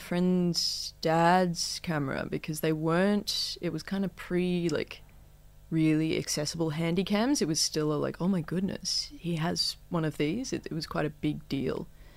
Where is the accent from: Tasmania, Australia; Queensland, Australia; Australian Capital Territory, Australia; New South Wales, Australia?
Queensland, Australia; Toowoomba; Toowoomba